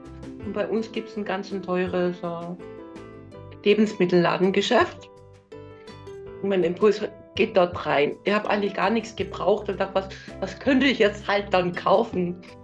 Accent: Bavaria, Germany; weil ich komme ja auch aus dem Allgäu.

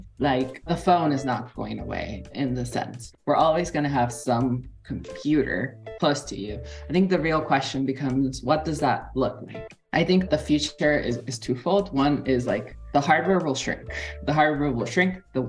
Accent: Puerto Rico; I was born and raised in Puerto Rico. So for me, being Latina

